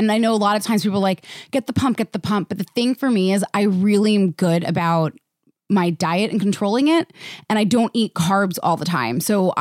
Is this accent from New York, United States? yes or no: yes; New York, United States; And, like, listen, I'm a New Yorker.